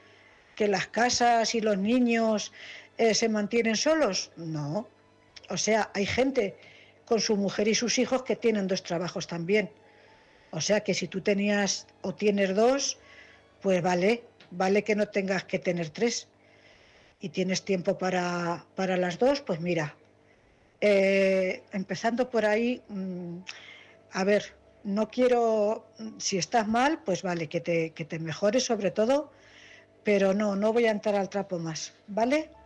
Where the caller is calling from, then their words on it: Cuenca, Castilla-La Mancha, Spain; de Cuenca.